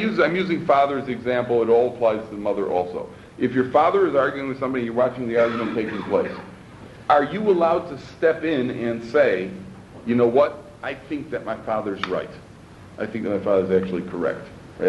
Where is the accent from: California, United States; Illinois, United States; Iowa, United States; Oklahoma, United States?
Illinois, United States; Chicago; I'm from Chicago, by the way, if you didn't pick that up.